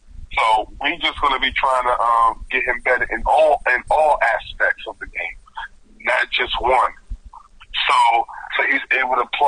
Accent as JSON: {"language": "English", "country": "United States", "said": "And I'm also an American coach, so I teach and coach like an American"}